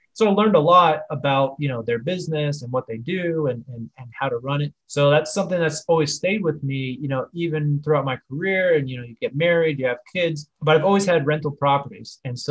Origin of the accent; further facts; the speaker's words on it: Dallas, Texas, United States; But I'm from Dallas. I'm in Texas here, pretty much born and raised.